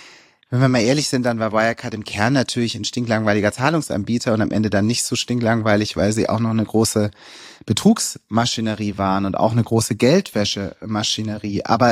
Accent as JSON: {"language": "German", "town": "Ludwigsburg", "region": "Baden-Württemberg", "country": "Germany", "tie": "born or raised there", "also_born_or_lived": "Stuttgart / Rutesheim", "said": "ich bin im Marienhospital geboren in Stuttgart. Ich bin dann aufgewachsen, erst in Rutesheim, dann in Ludwigsburg vor allem. Das ist so im Speckgürtel von Stuttgart, eine ganz schöne Barockstadt."}